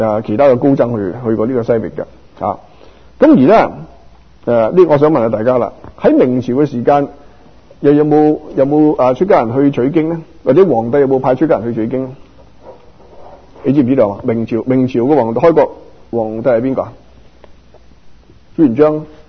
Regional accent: Guangdong, China; 即是世俗講的說話，我們廣東人講得條物歹累身家。

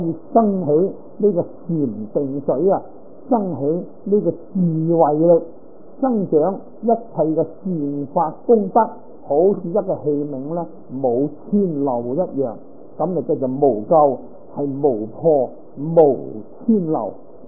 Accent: Guangdong, China; 咁我都系广东人啦，标准广东人啊。但系好多广东话我都唔懂，你又讲客家话啦，我都仲可以揣摩呢个心理啦，都仲听得个七七八八。

